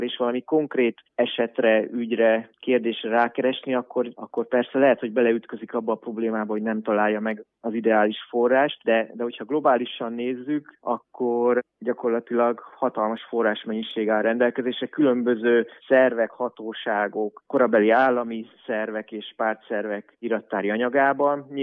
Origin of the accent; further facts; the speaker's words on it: Balatonalmádi, Veszprém County, Hungary; vagyok, hogy ide születhettem a Balaton partjára, pontosan Balaton-Almádiba, és akkor így emiatt itt töltöttem a gyermekkoromat